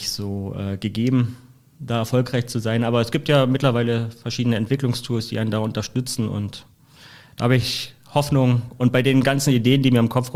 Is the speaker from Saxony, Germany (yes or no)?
yes; Saxony, Germany; born there; moved away as an adult; Seit 21 Jahren wohne ich hier in Mecklenburg-Vorpommern. Ich bin gebürtiger Sachse.